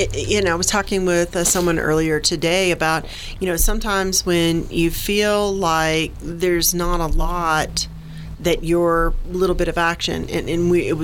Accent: Jacksonville, Florida, United States; so I'm originally a Floridian.

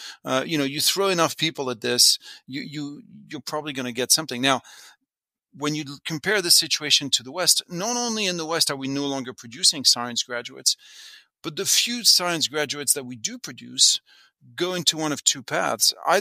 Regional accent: France; As you mentioned, I come from France.

